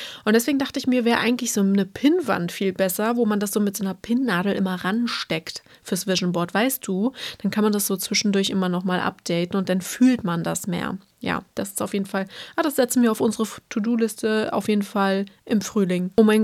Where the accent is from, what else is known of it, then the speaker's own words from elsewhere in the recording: Berlin, Germany; born there; das war für mich als gebürtige Berlinerin ja halt voll anders